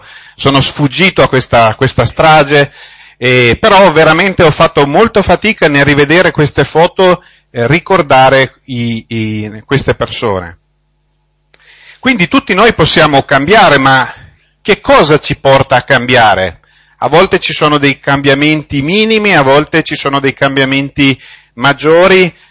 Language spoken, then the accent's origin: Italian; Piedmont, Italy; born there; moved away as an adult; now in Trentino, Italy; però non sono un trentino. 30 anni fa, io sono nativo della provincia di Torino, mi sono trasferito per motivi di lavoro in Trentino e da allora vivo lì.